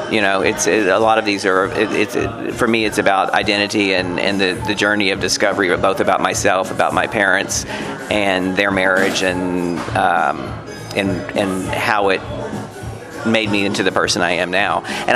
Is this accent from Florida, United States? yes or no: no; Beaumont, Texas, United States; now in New York City, United States; my mother, my Texas tornado of a mother, Mama Jean, is on a plane from my hometown of Beaumont, Texas, to New York City.